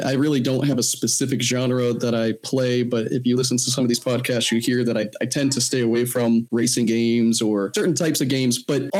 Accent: Northeast, United States; I grew up in the Northeast and have since moved all across the country.

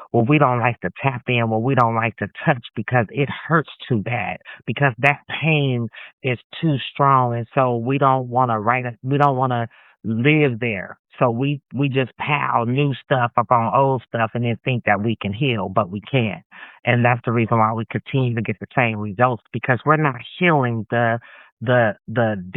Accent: Kansas, United States; I'm originally from Kansas. I travel a lot, and so I lived in probably almost 25 states of the USA

